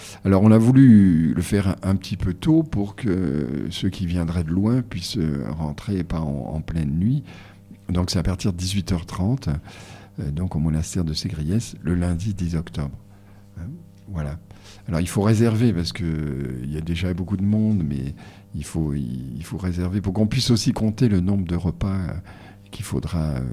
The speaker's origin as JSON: {"language": "French", "region": "Provence-Alpes-Côte d'Azur", "country": "France", "said": "entre Toulon et puis chez nous dans le Très-Haut Var et les Basses-Alpes"}